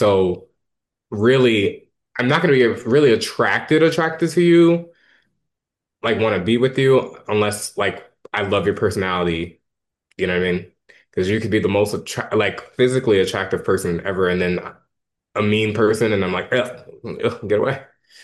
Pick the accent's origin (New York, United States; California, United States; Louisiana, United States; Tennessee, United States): Louisiana, United States; New Orleans; So for me, growing up in New Orleans, and being raised as a Baptist, right? As a Black Latinx man, you're kind of always told not to necessarily be feminine in any way.